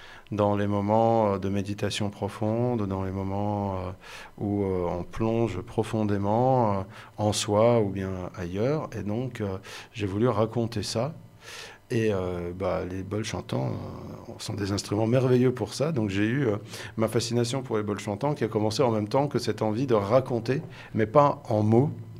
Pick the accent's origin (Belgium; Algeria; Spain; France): Belgium; En tout cas, en Belgique, ça se dit aussi, là d'où je viens, là où j'ai grandi, en tout cas.